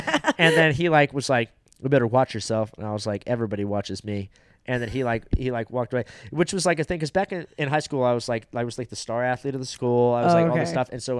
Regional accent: California, United States; I'm from Orange County

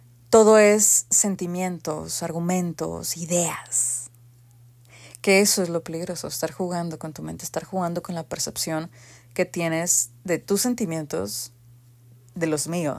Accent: Monterrey, Nuevo León, Mexico; soy regia, soy norteña. Aquí le decimos clima al aire acondicionado. Bueno, no sé si en todo el norte, pero aquí en Monterrey sí

